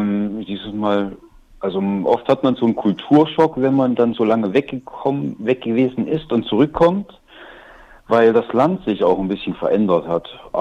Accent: East Germany, Germany; now in Cologne, Germany; Und hier, also in Deutschland bin ich natürlich, ich bin hier aufgewachsen, ich bin geboren in der DDR. Und dann bin ich mit Anfang 20 bin ich dann nach Köln gekommen

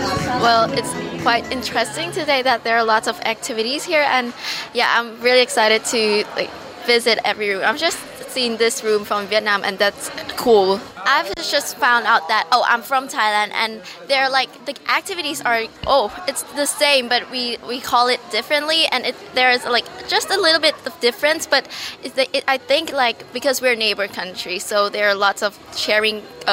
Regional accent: Venezuela; German is a second language; Ich komme aus Venezuela.

